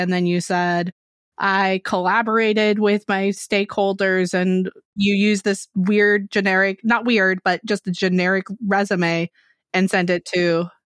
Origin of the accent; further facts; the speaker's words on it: California, United States; Yeah, California, so same.